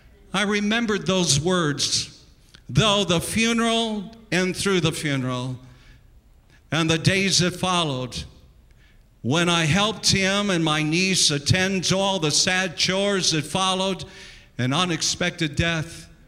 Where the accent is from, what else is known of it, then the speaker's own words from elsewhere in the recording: South Dakota, United States; Now, I grew up in South Dakota. In South Dakota, you could drive at the age of 14.